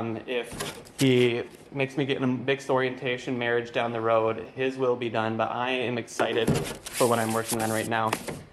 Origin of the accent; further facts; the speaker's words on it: Phoenix, Arizona, United States; I grew up in Phoenix, Arizona desert, you know?